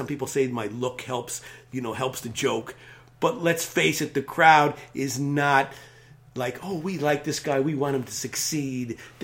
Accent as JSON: {"language": "English", "region": "Wisconsin", "country": "United States", "tie": "born or raised there", "said": "I grew up in a small town in Wisconsin and about an hour from the Twin Cities. So I was a Minneapolis comic. And I still call that home."}